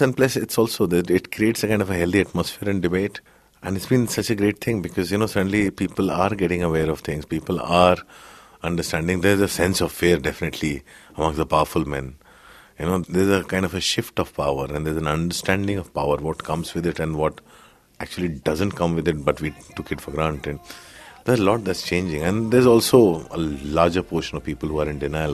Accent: India; Growing up in India, I also have an obsession with sexuality because we don't discuss that.

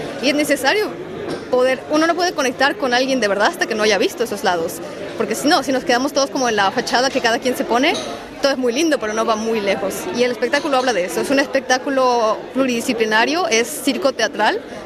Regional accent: Mexico; Yo soy mexicana

